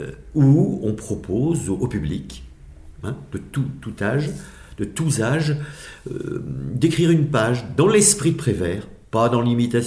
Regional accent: Montreuil, Île-de-France, France; Voilà, nous venons tous les deux de Montreuil-sous-Bois du 93.

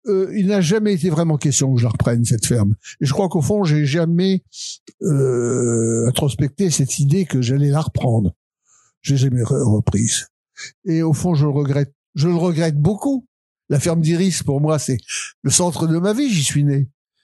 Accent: Clary, Hauts-de-France, France; also born or lived in Cambrai; je suis né à Cambrai, mais la ferme de mon père était à Clary, qui est un petit village au sud de Cambrai. Et j'ai passé les 20 premières années de ma vie.

